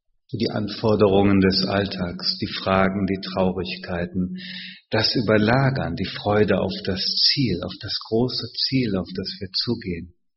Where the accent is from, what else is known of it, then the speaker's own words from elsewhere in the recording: Rhineland-Palatinate, Germany; Ah, ich komme aus dem Westerwald, da war das ganz toll mit der Sonne.